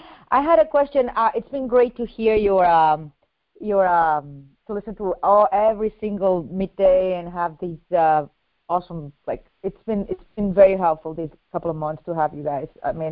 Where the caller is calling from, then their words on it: Connecticut, United States; from Connecticut.